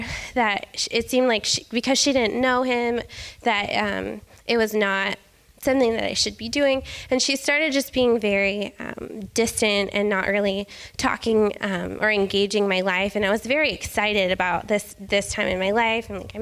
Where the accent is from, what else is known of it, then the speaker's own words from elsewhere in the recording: Tulsa, Oklahoma, United States; I grew up in Tulsa, Oklahoma, so the middle of the country, far away from any extended family. My dad moved us there when I was 10.